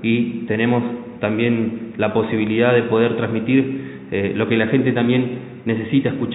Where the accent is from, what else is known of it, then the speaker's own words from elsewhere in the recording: Rosario, Santa Fe, Argentina; soy de Rosario, de Aire Libre Radio Comunitaria.